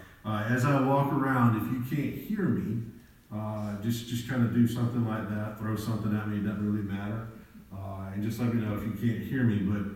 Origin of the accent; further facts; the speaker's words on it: Tuscaloosa, Alabama, United States; And so my family is all from the great state of Alabama. We are from God's country over in Tuscaloosa.